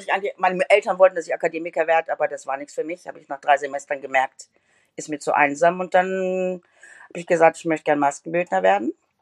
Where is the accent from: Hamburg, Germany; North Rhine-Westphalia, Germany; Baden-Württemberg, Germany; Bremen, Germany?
North Rhine-Westphalia, Germany; Gelsenkirchen; Ich bin aufgewachsen, geboren im Marienhospital und dann aufgewachsen in Brunkhöhlen, in der Posener Straße.